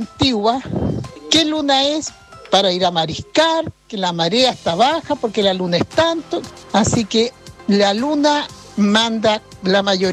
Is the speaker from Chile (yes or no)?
yes; Los Lagos, Chile; now in Valdivia, Chile; yo soy una chilota de tomo y lomo, por muchos años viviendo aquí en Valdivia.